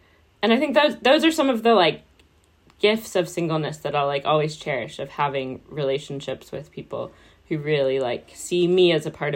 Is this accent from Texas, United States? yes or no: yes; Texas, United States; Yeah, so I'm originally from Texas, and I like to tell people I ended up in Oxford by delusion.